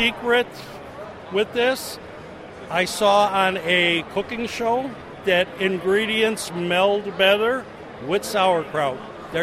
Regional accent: Wonder Lake, Illinois, United States; I'm from Wonder Lake, Illinois.

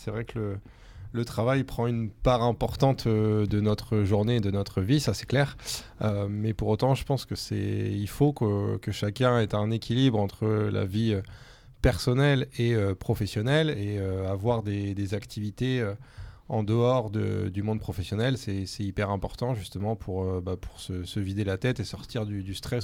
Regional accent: Normandy, France; now in Rennes, France; depuis un peu plus de 2 ans ici à Rennes School of Business. et à Rennes même, puisque je suis originaire de Normandie à la base.

